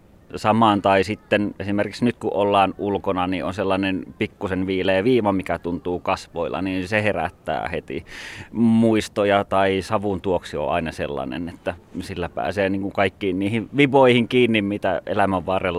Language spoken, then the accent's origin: Finnish; Suonenjoki, North Savo, Finland; mä synnyin Suonenjoella ja asuin maaseudulla, niin luonto oli siinä välittömästi kodin läheisyydessä.